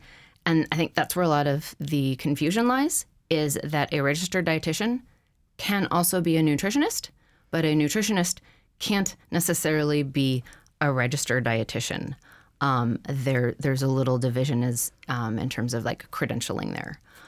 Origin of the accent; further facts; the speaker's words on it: Washington, United States; now in Alaska, United States; my 10-year anniversary of moving up to Alaska. So this is kind of a big year for me. I am a transplant from Washington State